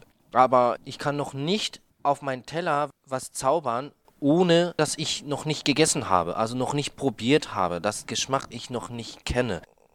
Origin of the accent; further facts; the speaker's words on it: Tokyo, Japan; Ich komme aus Tokio.